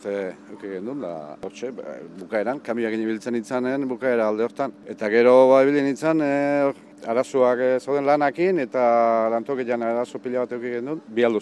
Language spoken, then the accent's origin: Basque; Oikia, Basque Country, Spain; Oikilan jaio nintzen, Olalde Basarrian, hiruanai gea